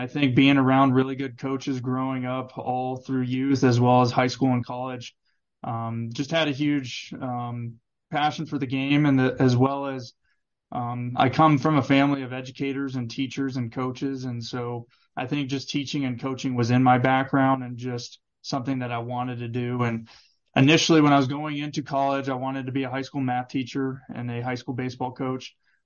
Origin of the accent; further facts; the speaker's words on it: Las Vegas, Nevada, United States; And so I think the biggest thing just growing up in Vegas and just the baseball, I think it's very competitive.